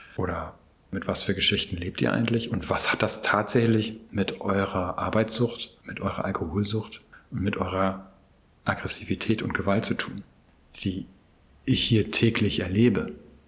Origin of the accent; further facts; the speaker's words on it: Lübeck, Schleswig-Holstein, Germany; Ich komme aus Lübeck. Ich bin sowohl Sohn als auch Vater und bin jetzt 53 Jahre alt.